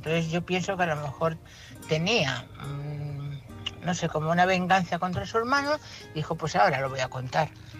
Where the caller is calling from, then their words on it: Madrid, Community of Madrid, Spain; corresponsal de Madrid, trabajando.